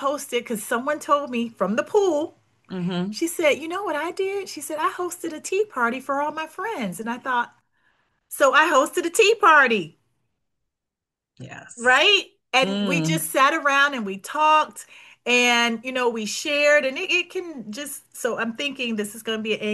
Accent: Ohio, United States; We're from Ohio.

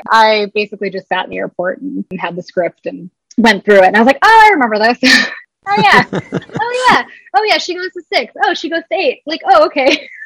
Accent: Oak Park, Illinois, United States; oh, I grew up in Chicago. I'm from Oak Park.

